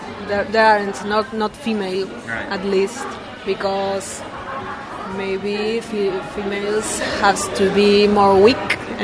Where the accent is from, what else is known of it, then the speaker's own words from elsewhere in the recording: Uruguay; English is a second language; now in Czech Republic; we are now in Czech Republic and we are from Uruguay, and the people from the other half of the world watching it, so it's magic.